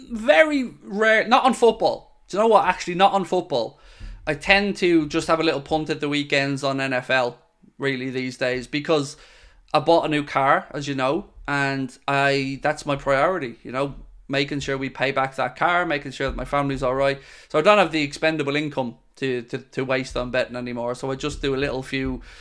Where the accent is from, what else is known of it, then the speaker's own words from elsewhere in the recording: New Zealand; I'm from New Zealand.